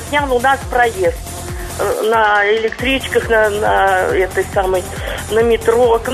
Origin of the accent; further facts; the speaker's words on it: Moscow, Russia; Вот я москвичка, я на удаленке, Подмосковье, да?